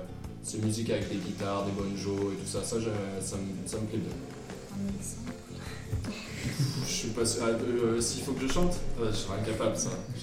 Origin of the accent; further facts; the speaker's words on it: Clermont-Ferrand, Auvergne-Rhône-Alpes, France; Je suis de Clermont-Ferrand, en Auvergne.